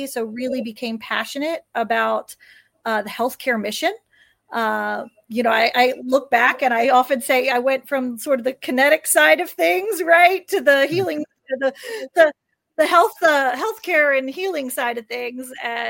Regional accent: West Virginia, United States; I am originally from West Virginia. I grew up in a little town, basically, you know, I'm not even sure we had one stoplight.

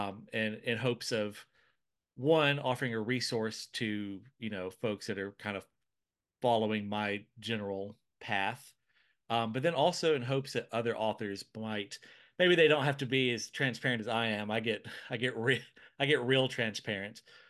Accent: Alabama, United States; they say write what you know, and I'm from Crenshaw County, Alabama. It's the county with the most dirt roads of any county in the state.

